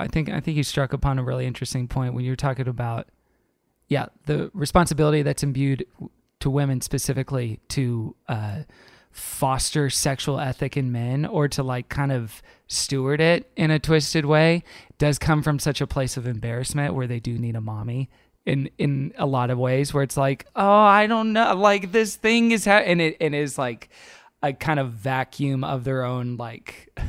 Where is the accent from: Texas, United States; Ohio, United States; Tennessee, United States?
Texas, United States; growing up in Texas